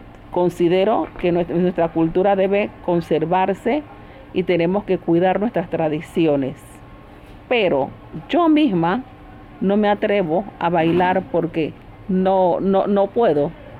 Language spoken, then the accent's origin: Spanish; Portobelo, Colón, Panama; Yo quiero mucho a mi pueblo. Por eso yo no me he ido de Portobelo, porque yo he tenido la posibilidad de hacer una casa por otro lugar. Pero yo quise hacer mi casa en Portobelo porque yo estoy enamorada de mi pueblo.